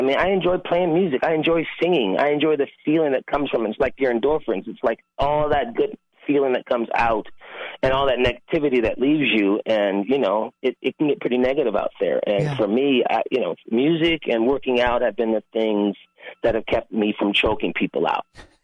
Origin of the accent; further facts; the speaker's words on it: Waterloo, Iowa, United States; also born or lived in Chicago; I ended up in a foster home in the foster care system in Waterloo, Iowa. Mm. That's where I grew up and went to school. And, you know, I did wrestle growing up in Iowa.